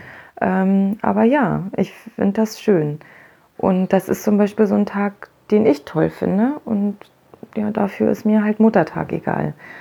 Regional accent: Germany; ich bin aus dem Osten

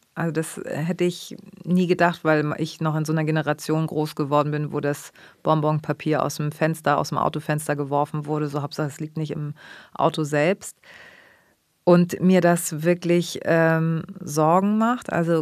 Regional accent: Hamburg, Germany; dass ich in Deutschland leben darf und liebe Deutschland. Ich liebe meinen Hamburg und das ist meine Heimat.

